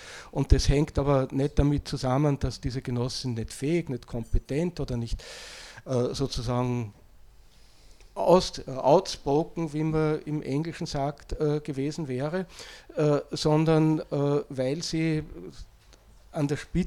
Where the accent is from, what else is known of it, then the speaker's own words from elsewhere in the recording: Austria; ich bin Österreicher